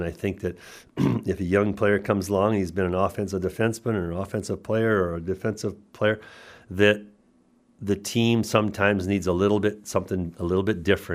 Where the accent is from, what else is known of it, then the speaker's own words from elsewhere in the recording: Fort St. James, British Columbia, Canada; And my dad came from Ontario when he came up, and he started in the logging business, and he got into the superintendent of the community, the village. And we were all raised there.